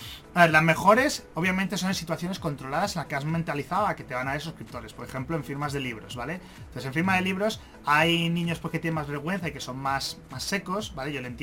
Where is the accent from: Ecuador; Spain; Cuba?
Spain; aunque somos españoles